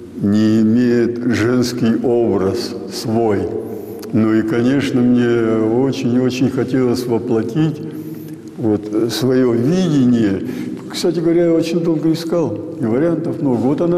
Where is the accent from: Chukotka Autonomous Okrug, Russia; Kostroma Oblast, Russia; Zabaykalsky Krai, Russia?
Kostroma Oblast, Russia; Kostroma; Я сам волжанин, костромич. И, то есть, вырос на Волге.